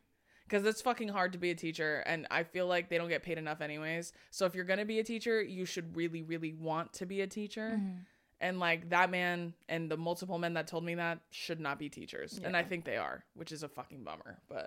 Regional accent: Corona, California, United States; And then I go, I'm from Corona.

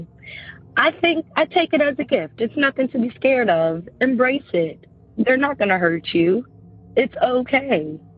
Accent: Virginia, United States; also born or lived in Chesapeake; I'm from Virginia.

